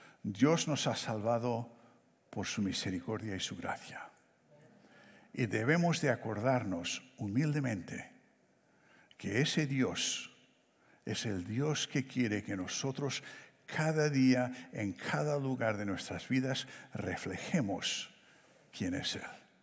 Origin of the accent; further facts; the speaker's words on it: Barcelona, Catalonia, Spain; fui criado en Barcelona, España.